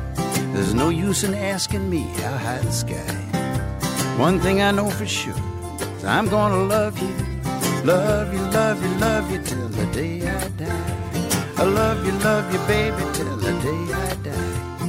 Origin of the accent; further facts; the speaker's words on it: Boston, Massachusetts, United States; now in Nashville, United States; When I first moved to Nashville and people found out I was from the Boston area, they would always ask me if I knew